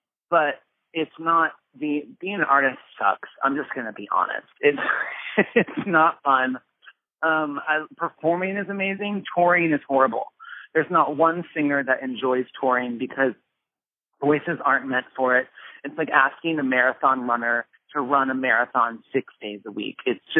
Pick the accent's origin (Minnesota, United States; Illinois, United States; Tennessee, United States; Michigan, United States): Illinois, United States; I'm from Illinois. I can say that.